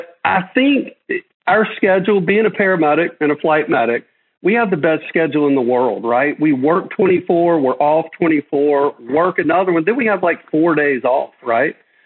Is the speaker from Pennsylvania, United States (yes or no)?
no; Elkin, North Carolina, United States; born there; I was born in Western North Carolina. So in a small town called Elkin